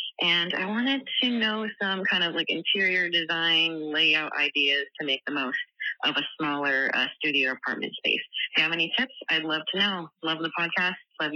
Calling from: California, United States; I'm calling from Bay Area, California.

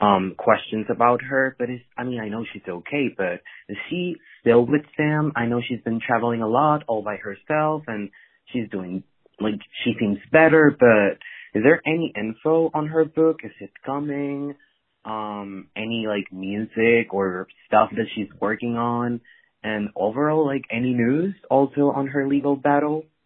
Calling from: Mexico; I'm calling from Mexico

